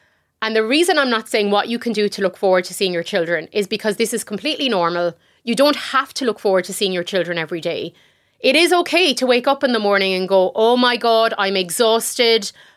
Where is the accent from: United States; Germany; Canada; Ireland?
Ireland; also born or lived in United Kingdom; growing up in Ireland and the UK